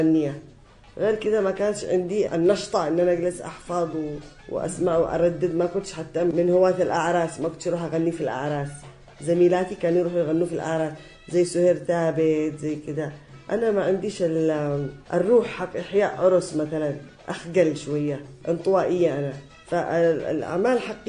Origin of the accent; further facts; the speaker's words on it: Aden, Yemen; أنا بنت عدن وما نش مزينة وبن أسرة فلانية معروفة